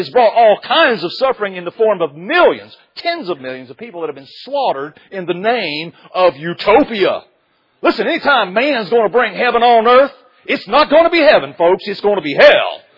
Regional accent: United States; Now listen, I'm an American, and when I see a flag, at times I want to weep when I think of what's happened to it.

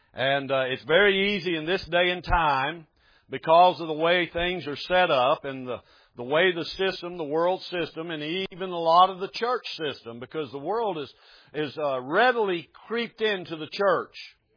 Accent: Canal Point, Florida, United States; Growing up where I grew up is down on Lake Okeechobee, which most of y'all know. And where I grew up is a place, a little town called Canal Point.

